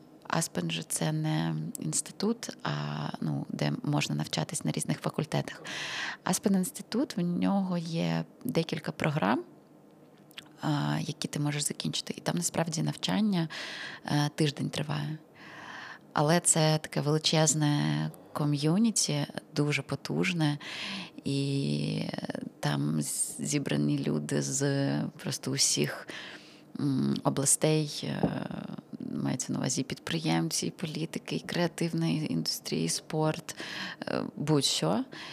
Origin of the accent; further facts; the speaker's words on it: Svitlovodsk, Kirovohrad Oblast, Ukraine; Я зі Світловодська, Кропивницька область.